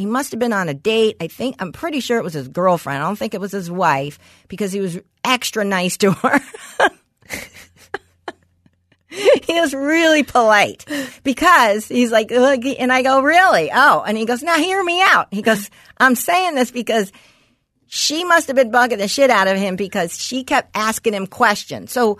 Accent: West Hills, California, United States; It's a block from where I grew up in West Hills.

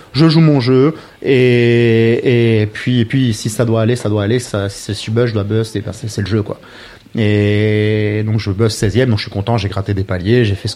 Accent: France; qui voit que je suis français

